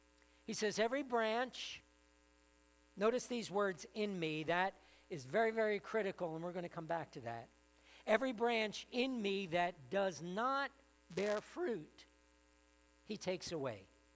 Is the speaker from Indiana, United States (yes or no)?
no; Camden, New Jersey, United States; I grew up in Camden, and believe it or not, in those small little yards, my Italian neighbors all had grapevines because they would make their own homemade wine.